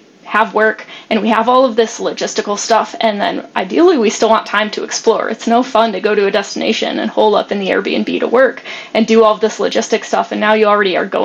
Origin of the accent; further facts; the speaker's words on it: Michigan, United States; now in Amman, Jordan; I'm from Michigan originally, but I'm currently in Amman, Jordan.